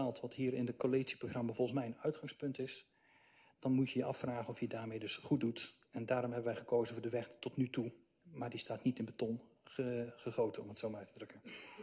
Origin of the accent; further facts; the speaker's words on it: Roermond, Limburg, Netherlands; Ik kom zelf uit Roermond, dat is aan de Duitse kant. Ik ben een Duits grensgeval, om het zo maar uit te drukken.